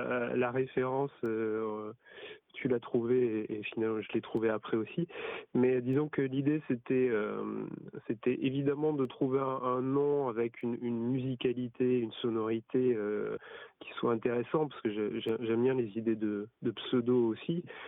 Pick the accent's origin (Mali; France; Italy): France; Agen, Nouvelle-Aquitaine; moi, je suis originaire d'Agen, dans le Lot-et-Garonne.